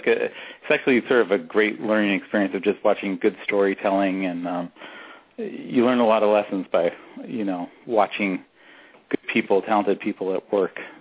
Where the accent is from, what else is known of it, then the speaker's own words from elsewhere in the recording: Salem, Oregon, United States; Salem is where I grew up, and then I went to the University of Oregon for a year